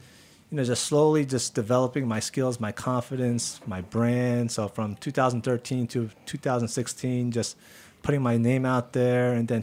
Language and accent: English; New Jersey, United States; I mean, you know, I grew up in Jersey, so I didn't have real barbecue in the sense of smoked meats until somewhere in the mid-2000s